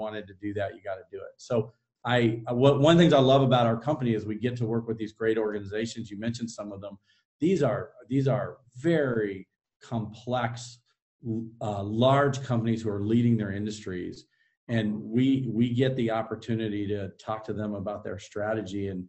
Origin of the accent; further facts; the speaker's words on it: Midwest, United States; You mentioned we're both from the Midwest. And so when I say this, I'm sure it'll resonate.